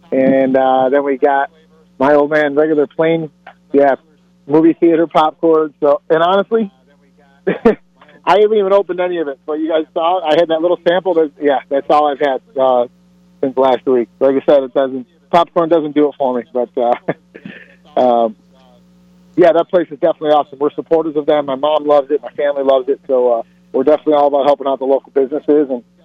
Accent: Chicago, Illinois, United States; we're big Mike Alstott fans because we're from Chicago.

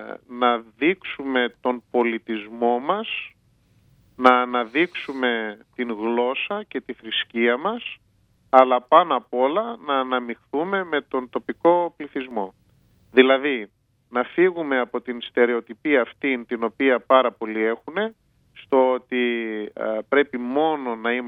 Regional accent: Greece; την ταυτότητά μας ως Έλληνες, την πατρίδα μας, τον πολιτισμό μας και τις παραδόσεις, αλλά και την ορθόδοξο πίστη.

